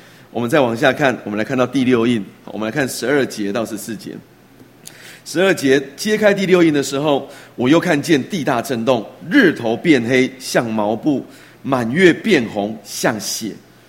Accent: Taiwan; 是我们台湾人难以理解的

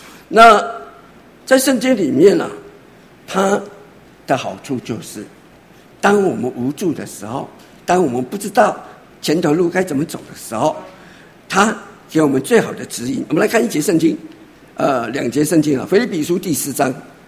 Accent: Taiwan; 你现在要问我们台湾人说平安重不重要？

